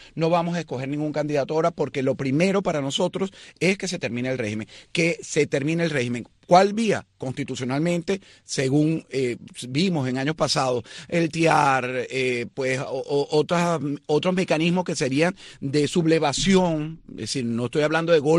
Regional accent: Venezuela; como venezolano y como periodista

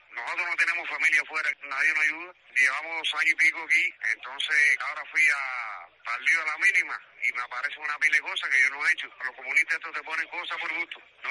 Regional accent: La Guinera, Havana, Cuba; Somos los de La Guinera.

